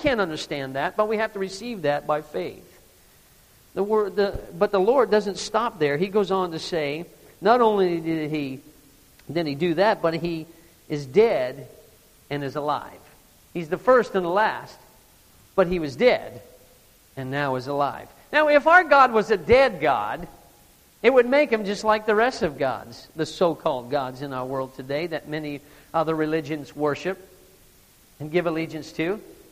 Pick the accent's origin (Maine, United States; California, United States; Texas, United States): Maine, United States; accent: Maine; Smyrna, my main accent slipped out there if you didn't catch that.